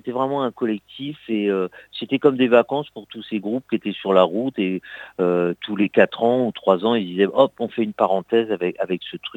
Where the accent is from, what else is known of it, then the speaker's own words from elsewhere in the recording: Paris, Île-de-France, France; même si moi je suis parisien